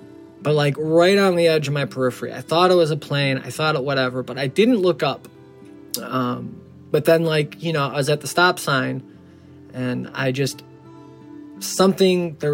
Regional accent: Chicago, Illinois, United States; I'm from Chicago. I am 37 years old.

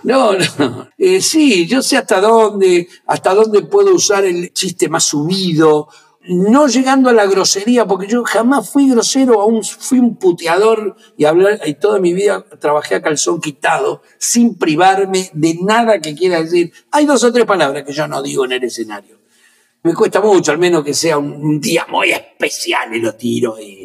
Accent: Argentina; yo iba a salir como cómico argentino que ya estaba trabajando y me iba muy bien

